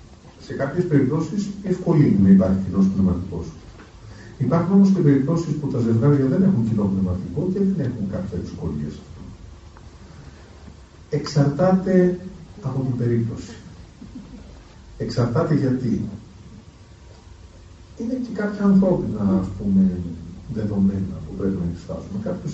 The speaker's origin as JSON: {"language": "Greek", "town": "Athens", "region": "Attica", "country": "Greece", "tie": "born or raised there", "said": "σχεδόν κάθε Σαββατοκύριακο όταν ήμουν παιδί, από την Αθήνα στη Χαλκίδα, και μετά όλο το καλοκαίρι ήμουν εκεί"}